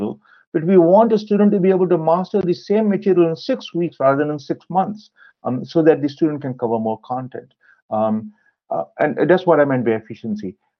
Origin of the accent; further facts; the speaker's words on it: India; English is a second language; I was born and brought up in India.